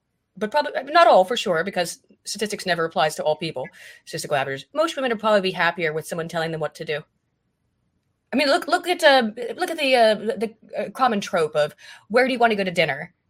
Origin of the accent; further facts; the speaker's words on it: West Virginia, United States; Well, I'm from the US. Grew up as a young kid in West Virginia, which is very, very rural state.